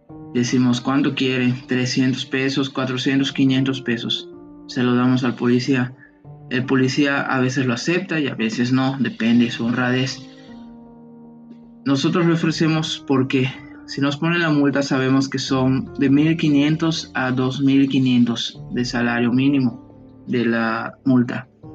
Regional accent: Mexico; nosotros los mexicanos debemos ir a votar por un cambio

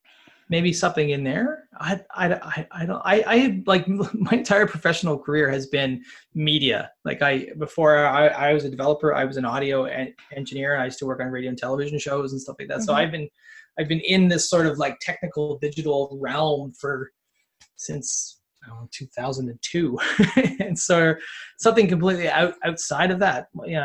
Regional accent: Canada; I can play hockey, but I'm Canadian, so that's not hidden.

